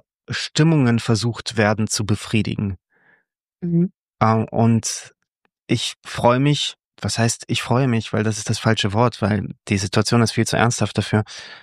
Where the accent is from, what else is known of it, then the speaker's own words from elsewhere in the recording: Romania; Also meine Heimat ist da, wo die Menschen sind, die ich liebe und die mich zurücklieben. Und das, in Rumänien war das so lange so, bis meine Großeltern noch gelebt haben.